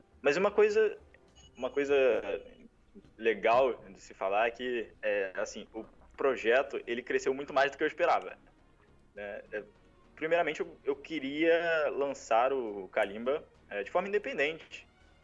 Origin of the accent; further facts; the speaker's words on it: São João de Meriti, Rio de Janeiro, Brazil; Eu sou de São João de Meriti, que é uma cidade. É um fim de mundo perto do Rio de Janeiro, na região metropolitana do Rio. Cidade mais esburacada do Brasil, oficialmente.